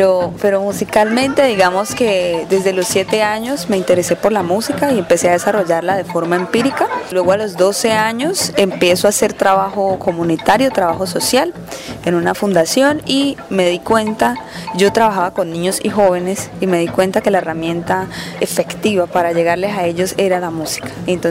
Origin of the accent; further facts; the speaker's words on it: Cali, Valle del Cauca, Colombia; yo vengo de Cali, que es una ciudad multicultural